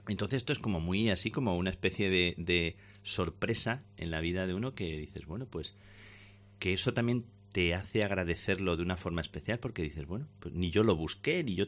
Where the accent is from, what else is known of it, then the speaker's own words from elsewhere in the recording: Plasencia, Extremadura, Spain; Como yo luego no tengo ningún pudor en hacer propaganda ni de mi tierra, ni de Plasencia, ni del Valle del Jerte, ni de la Cereza